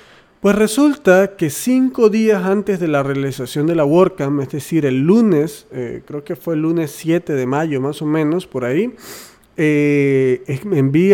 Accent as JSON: {"language": "Spanish", "town": "Monterrey", "region": "Nuevo León", "country": "Mexico", "said": "como ustedes saben yo soy de Monterrey, o vivo en Monterrey"}